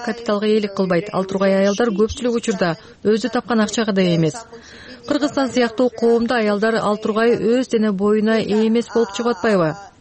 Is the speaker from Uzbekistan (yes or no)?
no; Georgia; менин мекеним Грузияда көрдүк.